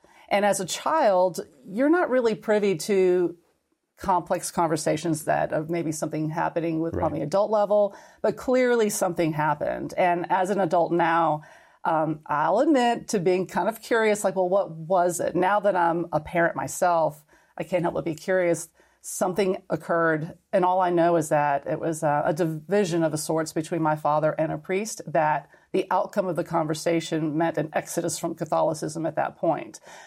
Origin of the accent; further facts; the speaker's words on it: New York City, New York, United States; Well, I grew up in New York City, very small family, just my brother and myself and my parents.